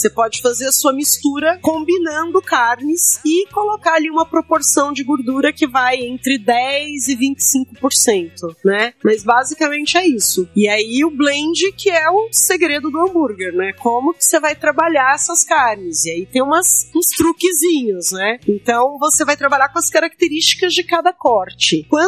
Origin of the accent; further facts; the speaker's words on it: Uberlândia, Minas Gerais, Brazil; born there; Ali em Uberlândia, que é onde eu nasci, né? Sou ali da perto da divisa, chama de Maia.